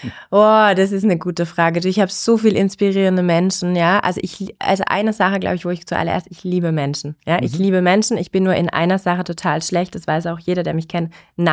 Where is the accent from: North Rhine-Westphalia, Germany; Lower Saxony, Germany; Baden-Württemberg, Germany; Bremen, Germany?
Baden-Württemberg, Germany; Gundelsheim; Genau, ursprünglich Heilbronn, ne? Also Heilbronn geboren und in Gundelsheim aufgewachsen, zur Schule gegangen.